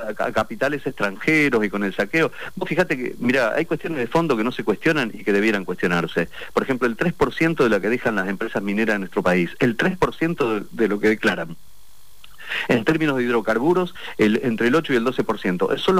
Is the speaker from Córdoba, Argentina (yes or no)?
no; Centenario, Neuquén, Argentina; nací en Centenario, mi vieja nos crió a tres hermanos solos, nací en una casa que tuve piso de cemento cuando tuve 12 años.